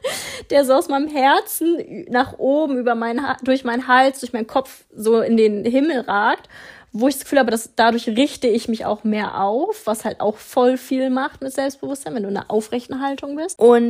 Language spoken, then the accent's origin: German; Germany; accent: German